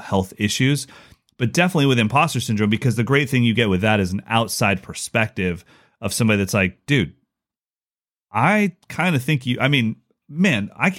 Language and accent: English; California, United States; Just want to give you a heads up. I'm a Californian Caucasian who's never been to Brazil.